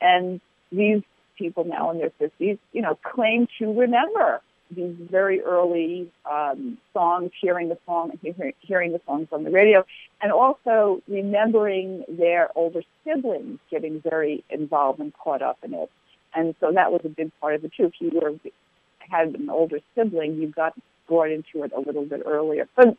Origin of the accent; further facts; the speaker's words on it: New York, United States; I grew up in New York. Those were the papers that were in the house.